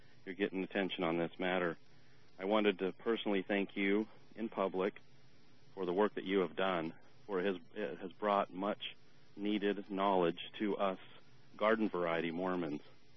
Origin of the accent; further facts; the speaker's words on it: Utah, United States; moved away; I was born and raised in Utah. I no longer live there. The both my wife and I were raised in the Mormon Church